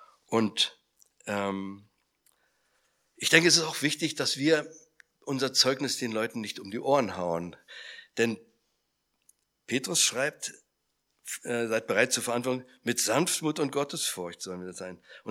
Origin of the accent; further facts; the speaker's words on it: Salzwedel, Saxony-Anhalt, Germany; Vor etwa 100 Jahren lebte in Salzwedel in der Altmark, wo ich herkomme, ich komme aus der Altmark